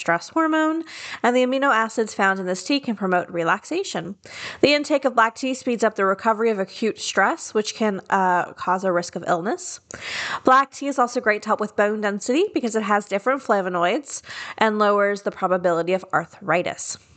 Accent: the South, United States; Because I grew up in the South and we drink almost exclusively black tea.

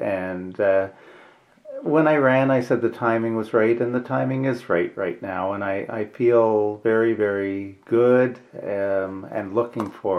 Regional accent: Ottawa, Ontario, Canada; Well, I was born in Ottawa way back in the old times, and grew up in basically the suburbs of Ottawa. At that time it was Nepean, but it was very different than what it looks like today. We were out in what's considered the Green Belt and quite isolated

